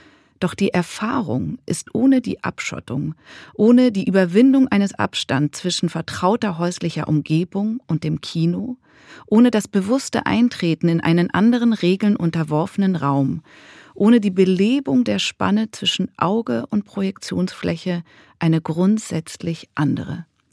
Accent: Zurich, Switzerland; Ich kenne das nur aus Zürich, wo ich herkomme.

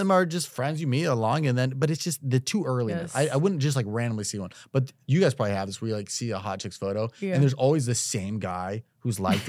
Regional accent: California, United States; also born or lived in Illinois; I was born in Illinois for 2 years, mm-hmm. moved out, and then all Southern California.

